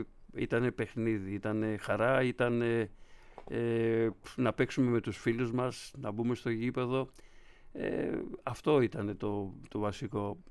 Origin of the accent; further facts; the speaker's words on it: Patras, Western Greece, Greece; Το πρώτο πρότυπο από την πόλη μου, την Πάτρα